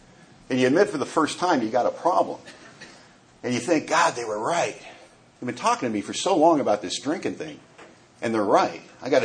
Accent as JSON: {"language": "English", "town": "Bellingham", "region": "Washington", "country": "United States", "said": "I'm not from Seattle. I'm from Bellingham, Washington. We are closer to Vancouver, Canada, than we are to Seattle. We're about 20 minutes from the Canadian border."}